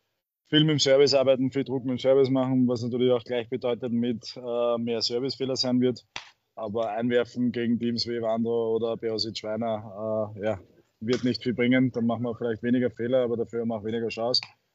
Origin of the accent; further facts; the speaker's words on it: Vienna, Austria; Aber ich als Wiener